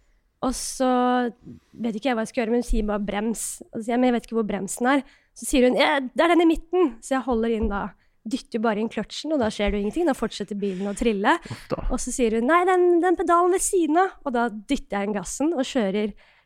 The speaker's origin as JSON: {"language": "Norwegian", "region": "Oslo", "country": "Norway", "tie": "born or raised there", "said": "når jeg vokste opp midt i Oslo"}